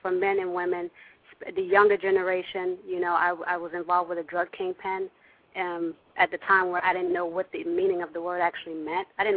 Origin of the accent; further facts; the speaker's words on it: New York, United States; I'm actually from Sugar Hill, New York.